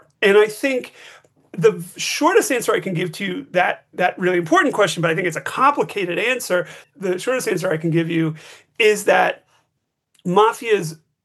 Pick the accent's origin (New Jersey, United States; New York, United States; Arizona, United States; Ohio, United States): New York, United States; New York City; now in California, United States; so it's not just the fact that I come from New York, although I've lived more than half of my life here in California, but it's the fact that it's a big part of the place, the neighborhood where my family's from, where I grew up